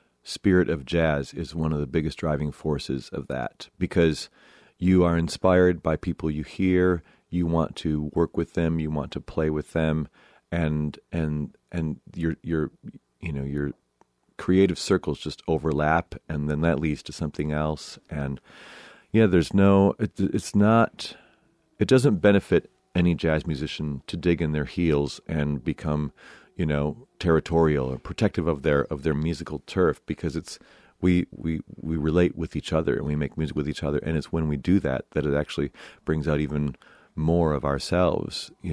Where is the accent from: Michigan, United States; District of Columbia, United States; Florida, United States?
Michigan, United States; Grand Rapids; also born or lived in Chicago / Los Angeles; We are both from Grand Rapids, lived in Chicago at the same time, and then both lived in LA at the same time.